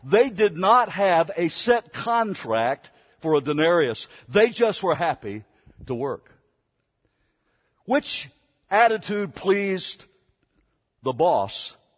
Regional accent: Arizona, United States; Growing up in Arizona, that was a pretty hard thing to swallow. No electricity. No color TV at that time.

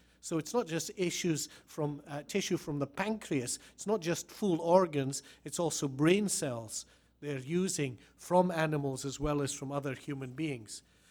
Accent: Scotland, United Kingdom; As a Scotsman, I hate spending money.

